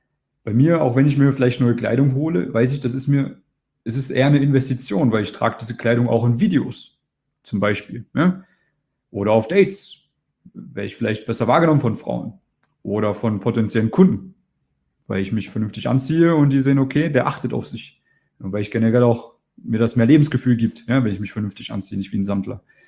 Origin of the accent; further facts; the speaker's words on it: East Germany, Germany; Ich bin halt ein Ostdeutscher. Wir sind halt anders drauf. Wir sind so ein bisschen rougher, so ein bisschen rauer